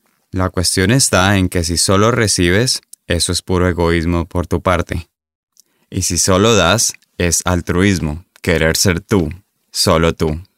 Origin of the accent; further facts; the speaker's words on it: Tenerife, Canary Islands, Spain; also born or lived in Girona; Uno es mi amigo de siempre, de mi tierra, de Tenerife